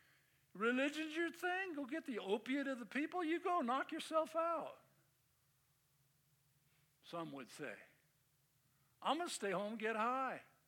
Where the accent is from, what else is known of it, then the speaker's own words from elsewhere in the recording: California, United States; That means, like I grew up in the Bay Area, so Chronicle was a San Francisco Chronicle.